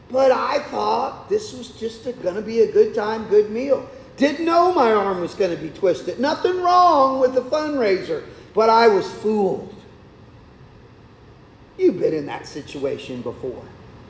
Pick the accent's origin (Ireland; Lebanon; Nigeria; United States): Ireland; But anyway, I'm Irish. I blame it on that.